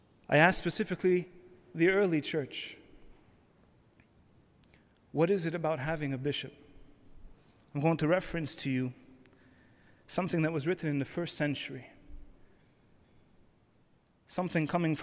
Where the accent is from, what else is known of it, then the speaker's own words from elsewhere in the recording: Canada; also born or lived in Egypt; Although I was born in Egypt, I came to Canada, and I call Canada my home because I've spent the last 33 years here. I was raised in Canada